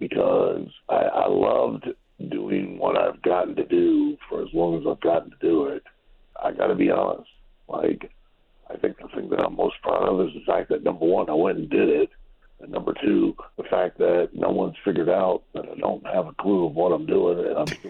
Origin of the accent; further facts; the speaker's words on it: Ohio, United States; now in Louisville, United States; Originally, yes.